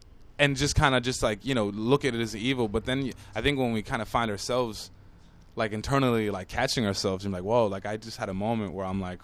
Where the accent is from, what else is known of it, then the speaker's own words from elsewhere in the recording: Los Angeles, California, United States; because I grew up, like, near downtown, and most of my neighbors were from L.A., so.